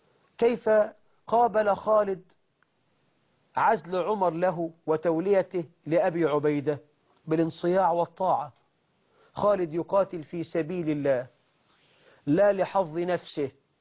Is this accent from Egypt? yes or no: yes; Egypt; بلدنا مصر